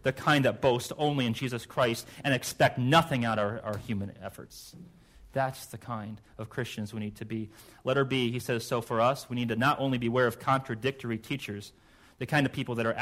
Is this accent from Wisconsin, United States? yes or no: no; York, Pennsylvania, United States; born there; I would rather have been born in York, Pennsylvania than Gary, Indiana.